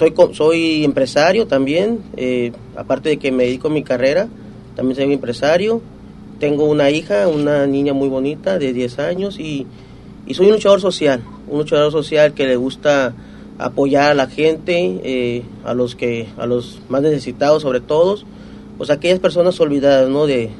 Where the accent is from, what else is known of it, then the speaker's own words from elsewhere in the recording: Puerto Vallarta, Jalisco, Mexico; mi pueblo, en Puerto Vallarta